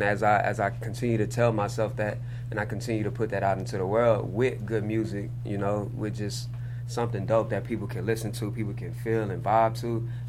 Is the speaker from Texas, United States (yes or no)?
yes; Houston, Texas, United States; I'm from Houston. H-Town.